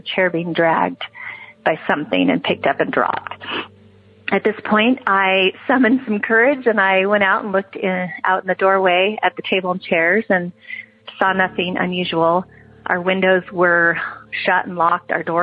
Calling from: Idaho, United States; I'm calling from Idaho.

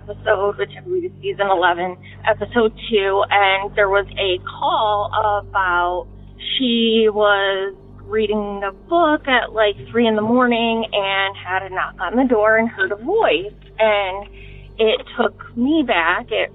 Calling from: Detroit, Michigan, United States; I'm calling from the Detroit area

